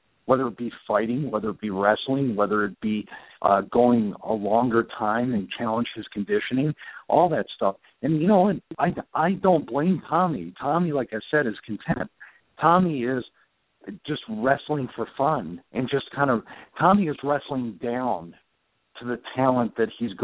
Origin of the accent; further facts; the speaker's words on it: Philadelphia, Pennsylvania, United States; And, you know, I'm from Philadelphia, so I like to kind of use the analogy from Rocky III